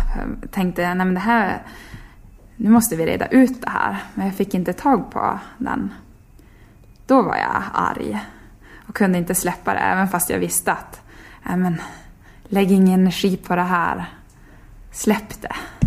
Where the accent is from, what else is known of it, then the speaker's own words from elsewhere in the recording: Tärendö, Norrbotten County, Sweden; now in Sundsvall, Sweden; det vet man ju hemma i Tären, då är det ju i stort sett varenda biltur som man stöter på några renar